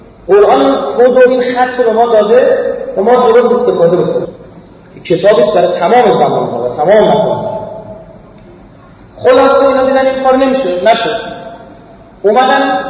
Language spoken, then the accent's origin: Persian; Iran; نه اینکه ما الان ایرانی هستیم بگم خوشمون بیاد